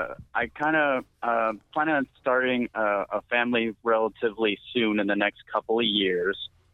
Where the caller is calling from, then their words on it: Los Angeles, California, United States; Los Angeles.